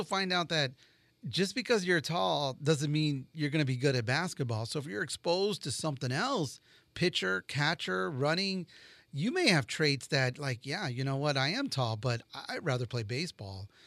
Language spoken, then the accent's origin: English; East Chicago, Indiana, United States; I grew up in East Chicago, and I was part of the Indiana Harbor Little League